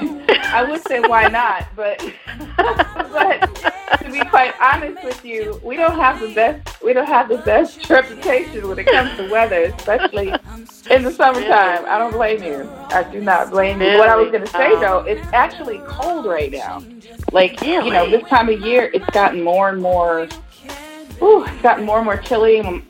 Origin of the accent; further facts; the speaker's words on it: Pasadena, California, United States; also born or lived in Arizona; Yeah, I was born here, but I was raised in California.